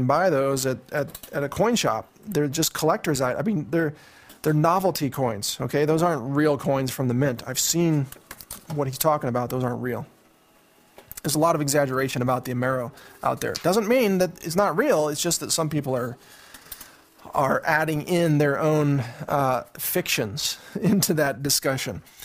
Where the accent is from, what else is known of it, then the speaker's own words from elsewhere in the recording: Midwest, United States; I know, I'm from the Midwest. I can say that, because I'm from there.